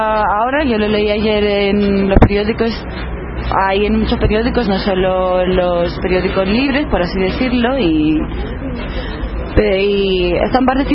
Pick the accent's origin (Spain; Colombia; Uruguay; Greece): Greece; Spanish is a second language; Yo soy griega, sí, vivo aquí porque estudio aquí.